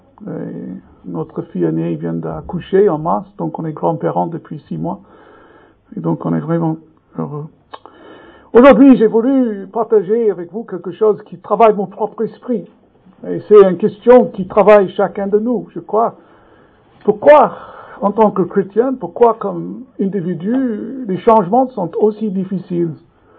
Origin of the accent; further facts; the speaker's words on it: New York, United States; French is a second language; now in France; d'origine américaine, mais j'habite en France depuis bien plus longtemps que j'ai jamais habité aux États-Unis. En fait, je suis issu de la ville de New York.